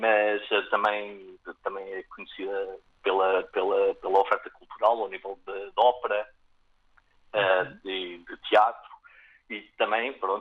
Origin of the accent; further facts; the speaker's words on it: Portugal; also born or lived in Italy; now in Czech Republic; eu quando saí de Portugal, a minha primeira paragem, como tinha dito, foi para ir para a Itália